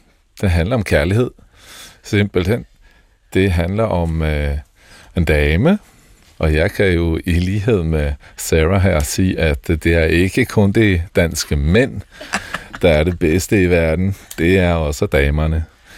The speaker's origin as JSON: {"language": "Danish", "region": "Oslo", "country": "Norway", "lives_now": "Denmark", "said": "Ja, jeg kommer fra Oslo."}